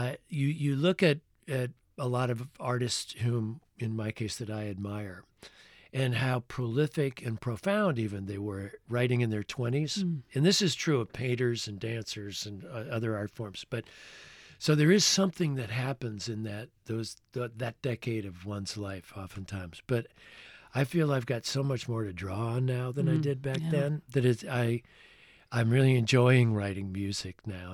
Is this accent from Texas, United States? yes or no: no; Iowa, United States; I'm originally from Iowa, and country music was in the air when I was a kid